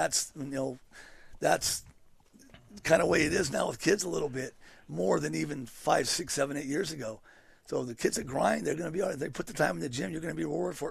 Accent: California, United States; We're from the Bay Area. We grew up

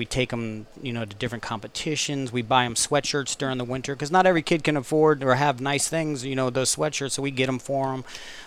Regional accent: Florida, United States; I am from Florida.

